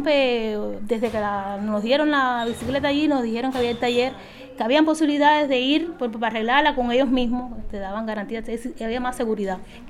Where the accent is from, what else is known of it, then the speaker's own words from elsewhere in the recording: Pinar del Río, Cuba; now in Fomento, Cuba; Yo soy de Pinar del Río. Vivo aquí en Fomento ya hace un buen tiempo, llevo 25 años viviendo aquí.